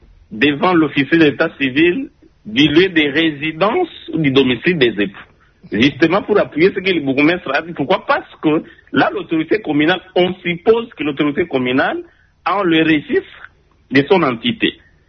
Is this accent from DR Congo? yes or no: yes; DR Congo; chez nous, au Congo